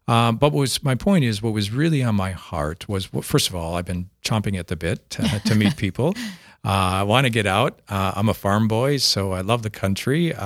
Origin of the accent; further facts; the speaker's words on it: Minnesota, United States; now in South Dakota, United States; But I am from Minnesota, so.